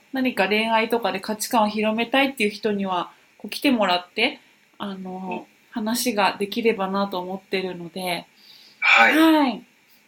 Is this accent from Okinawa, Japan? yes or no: yes; Okinawa, Japan; でも、私沖縄ですから